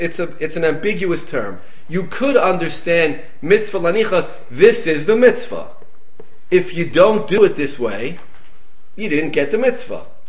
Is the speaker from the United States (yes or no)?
yes; Long Beach, United States; but you know, in America, growing up, I didn't know anybody who lit outside. Now, let's be clear. I grew up in Long Beach. There was no anti-Semitism.